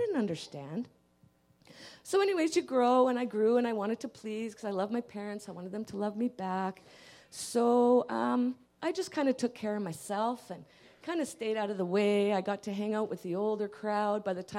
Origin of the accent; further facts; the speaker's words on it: Drayton Valley, Alberta, Canada; born there; I was born in 1964 in Drayton Valley, Alberta, which was an oil field town.